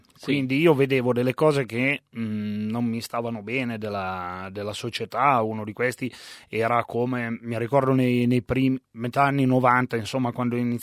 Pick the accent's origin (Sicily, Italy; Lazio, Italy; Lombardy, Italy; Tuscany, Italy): Lombardy, Italy; Legnano; io, sono originario di Legnano, sì, sono sempre stato lì.